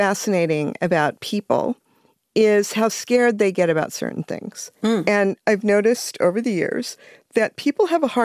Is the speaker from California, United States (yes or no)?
yes; Los Angeles, California, United States; That's very similar to how I grew up in Silver Lake many decades earlier.